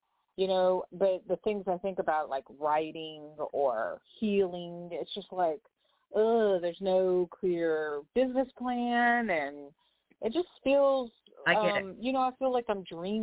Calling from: Louisiana, United States; from Louisiana on Mardi Gras.

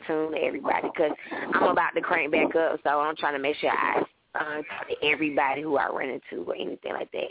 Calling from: Atlanta, Georgia, United States; I'm in Atlanta.

